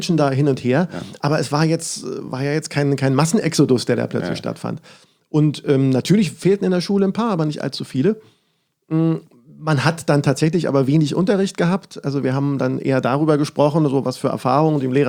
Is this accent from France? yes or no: no; Berlin, Germany; ich bin in Marzahn aufgewachsen